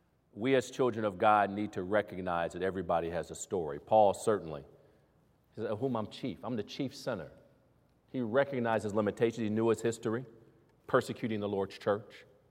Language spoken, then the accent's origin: English; Lincoln, Nebraska, United States; born there; When I was born in Lincoln, Nebraska